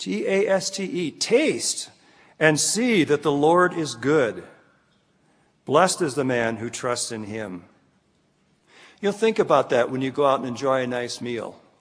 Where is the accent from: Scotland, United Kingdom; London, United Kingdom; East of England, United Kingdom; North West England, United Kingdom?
Scotland, United Kingdom; I made a comment earlier, I'm Scottish, you know.